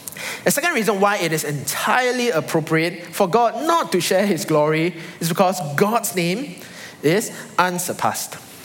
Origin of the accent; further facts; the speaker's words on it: Singapore; I simply cannot escape my upbringing and training as a Singaporean.